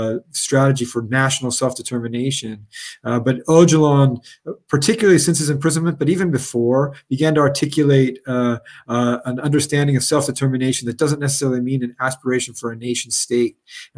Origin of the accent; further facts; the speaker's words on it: California, United States; I'm from California